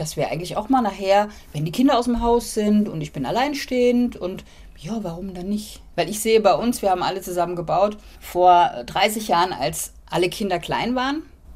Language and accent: German; Hamburg, Germany; Ich komme aus Hamburg und die Familie, die hatten alle Reihenhäuser, aber winzig klein.